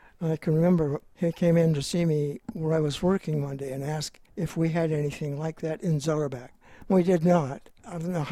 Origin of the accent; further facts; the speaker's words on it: Grants Pass, Oregon, United States; I grew up in Grants Pass.